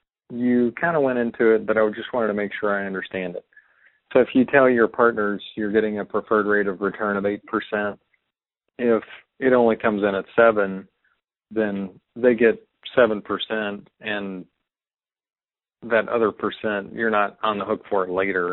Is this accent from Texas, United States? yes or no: yes; Marble Falls, Texas, United States; I'm from Marble Falls, Texas, near San Antonio and Austin.